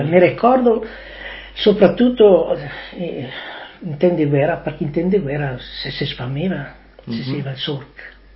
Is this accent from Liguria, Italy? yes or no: no; Cauria, Trentino-Alto Adige, Italy; Mi sono di Cauria